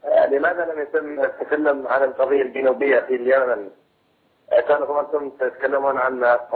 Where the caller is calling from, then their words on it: United Arab Emirates; أيوة من الإمارات